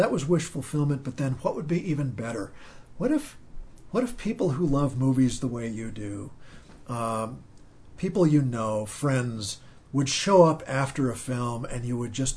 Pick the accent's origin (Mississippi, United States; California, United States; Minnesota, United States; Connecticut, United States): Minnesota, United States; Like I said, I grew up in Minnesota, but we only went west when we traveled.